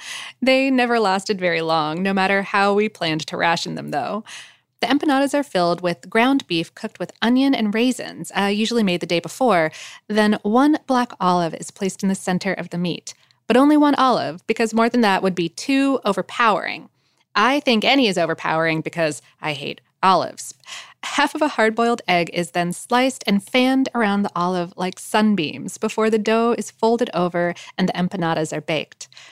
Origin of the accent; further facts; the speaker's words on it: Ohio, United States; basically everyone where I grew up in Western Ohio has the same heritage.